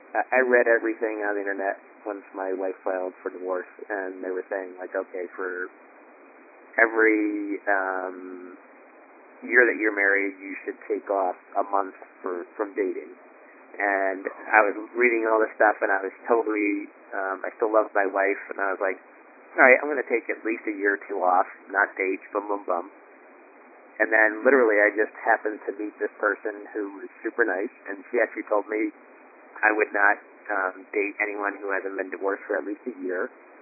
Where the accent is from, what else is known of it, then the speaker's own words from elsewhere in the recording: Michigan, United States; But I had some really good friends here, and friends I grew up with in Michigan, and so I had a good support mechanism